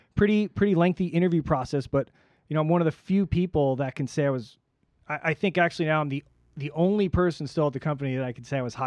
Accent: New York, United States; moved away; I am from Long Island. I've been out here a long time, probably about 15, 17 years. I actually came out for a girl, which was great.

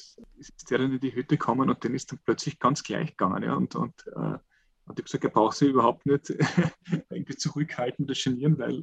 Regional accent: Carinthia, Austria; wenn ich bei mir daheim, wo ich aufgewachsen bin, im Lavantal oder sogar wenn ich immer den Unterkärntner Raum

